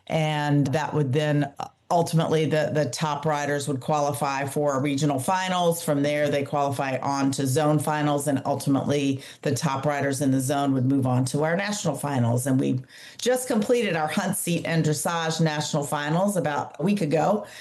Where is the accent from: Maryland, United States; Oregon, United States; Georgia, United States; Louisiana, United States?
Georgia, United States; Atlanta; Yeah. I grew up in Atlanta.